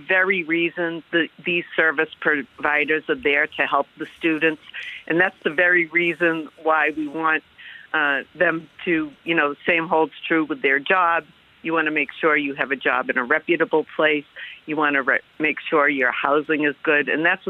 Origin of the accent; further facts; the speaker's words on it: Boston, Massachusetts, United States; My hometown.